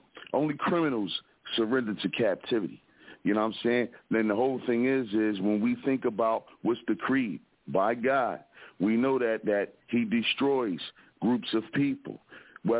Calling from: Philadelphia, Pennsylvania, United States; Everybody got to know that I'm calling from the Broad Street Bully side of Philadelphia

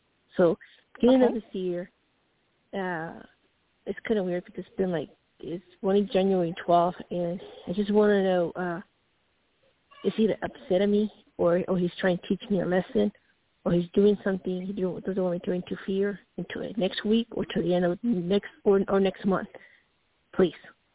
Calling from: Colorado, United States

